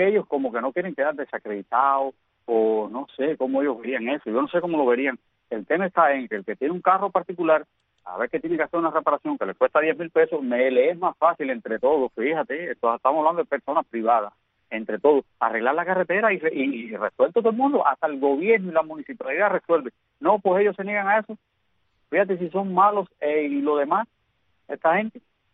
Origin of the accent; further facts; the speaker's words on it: Arroyo Blanco, Sancti Spíritus, Cuba; born there; desde Jatibonico hasta Arroyo Blanco, mi pueblo natal.